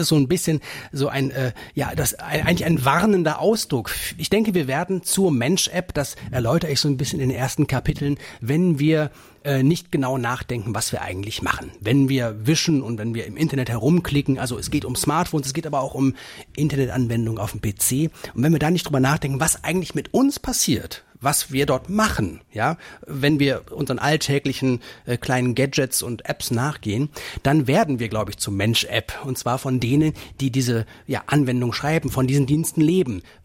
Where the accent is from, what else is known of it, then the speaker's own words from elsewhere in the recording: Rheine, North Rhine-Westphalia, Germany; also born or lived in Meppen; Ich bin 40 Jahre alt, komme aus der Region, ich bin in Meppen geboren, in Rheine aufgewachsen und habe nach meinem Abi in Rheine studiert